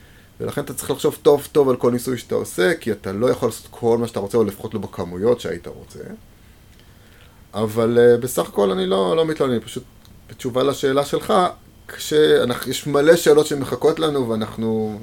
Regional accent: Jerusalem, Jerusalem District, Israel; אני ירושלמי

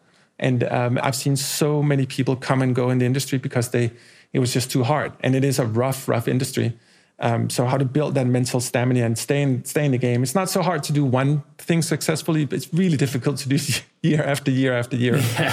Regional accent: Denmark; accent: Danish; That's my Danish going bleeding into my American accent right now.

